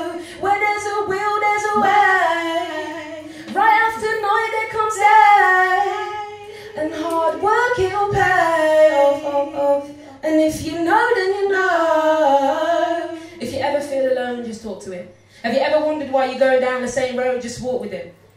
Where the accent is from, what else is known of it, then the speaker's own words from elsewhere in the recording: Birmingham, West Midlands, United Kingdom; So we don't bite, we're from Birmingham, but we're not that bad.